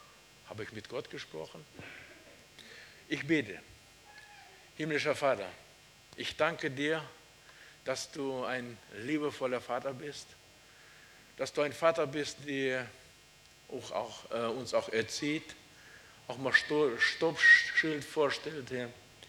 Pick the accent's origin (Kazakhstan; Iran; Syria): Kazakhstan; als Kind in Kasachstan, in der Baptistengemeinde